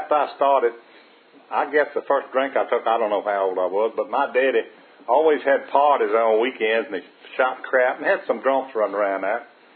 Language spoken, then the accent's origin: English; Virginia, United States; Anyway, I was born a while back, you know, and I was born and raised in Culpeper County, and I grew up with a mean, drunken daddy